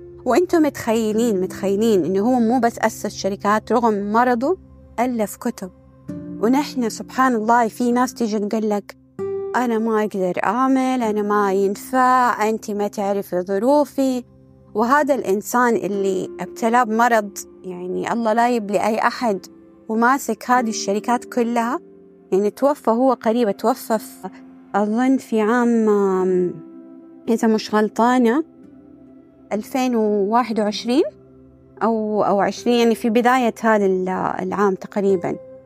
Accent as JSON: {"language": "Arabic", "country": "Saudi Arabia", "said": "يعني في شركة معروفة عندنا في السعودية"}